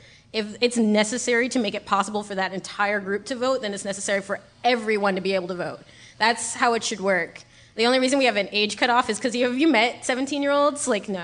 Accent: New York, United States; Yeah, I was born and raised in New York.

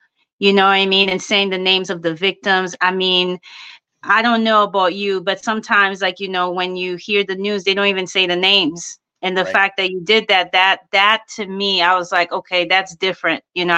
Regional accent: Haiti; I was born in the States, but I grew up in a small island. And growing up on that island definitely shaped who I am.

